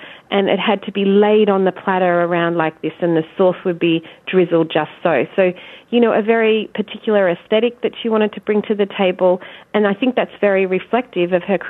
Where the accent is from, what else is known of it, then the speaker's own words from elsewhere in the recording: Australia; here I am from Australia, you know, discovering this very domestic day-to-day side of a man who's become an icon.